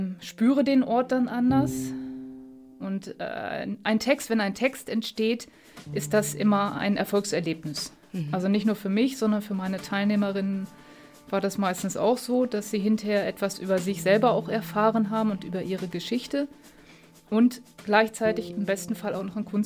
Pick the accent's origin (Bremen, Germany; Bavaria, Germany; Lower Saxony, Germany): Lower Saxony, Germany; Geismar; ich komme aus Geismar